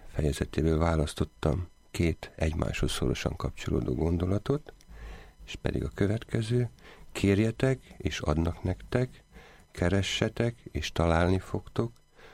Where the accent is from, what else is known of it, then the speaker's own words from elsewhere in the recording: Jászberény, Jász-Nagykun-Szolnok, Hungary; én Jászberényben születtem, a szüleim jászapáti származásúak, egy földműves családból származnak, és aztán átköltöztek Jászberénybe, ahol édesapám tűzoltó lett.